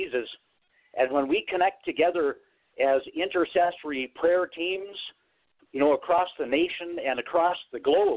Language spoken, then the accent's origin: English; Alberta, Canada; I was born in the Western Canada, the province of Alberta, near the city